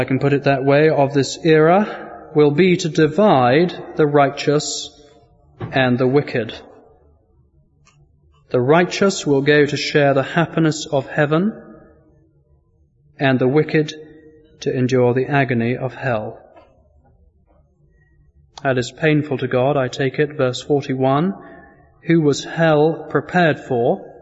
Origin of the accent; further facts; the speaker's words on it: England, United Kingdom; The ways it happens today, of course, we're English, we express it in different ways.